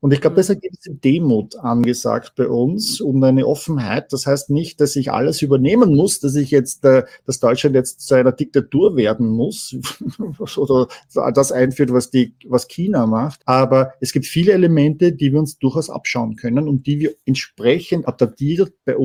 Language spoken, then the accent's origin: German; Vienna, Austria; Ja, gerade als Wiener weiß ich das.